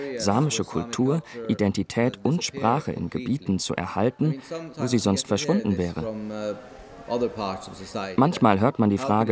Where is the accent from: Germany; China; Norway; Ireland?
Norway; Nordland; also born or lived in Tromsø, Norway; Ich stamme aus dem Norden und bin zum Teil auf der Insel Dana in der Region Nordland aufgewachsen, zum Teil in Tromsø, der größten Stadt im norwegischen Norden. Ich bin Sami.